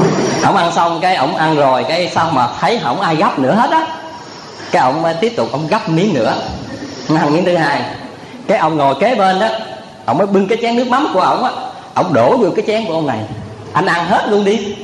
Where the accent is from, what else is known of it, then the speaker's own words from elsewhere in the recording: Vĩnh Long, Vietnam; Ở cách xéo nhà tôi không xa là ở quê miền Tây á, tôi quê Vĩnh Long.